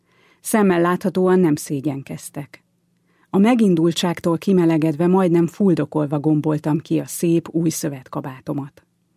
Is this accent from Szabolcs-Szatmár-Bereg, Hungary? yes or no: no; Furta, Hajdú-Bihar, Hungary; drága szülőfalumból, Furtáról Berettyóújfaluba